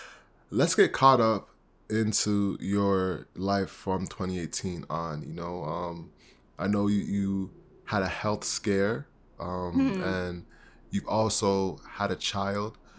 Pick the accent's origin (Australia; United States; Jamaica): Jamaica; Because I'm Jamaican